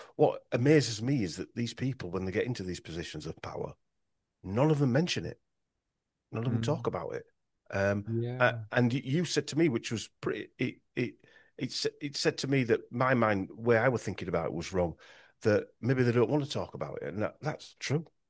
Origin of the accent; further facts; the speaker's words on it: Yorkshire and the Humber, United Kingdom; accent: Yorkshire; I made the mistake of pronouncing it wrong once with my Yorkshire accent.